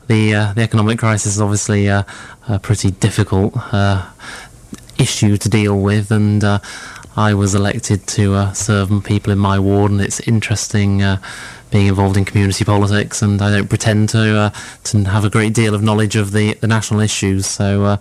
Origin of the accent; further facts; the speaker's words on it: Lincoln, East Midlands, United Kingdom; I'm from Lincoln, actually, up in the chilly north. But my dad was from Bristol. He was born in Southmead. And he moved to Lincoln, met my mum. I was born and I've moved back.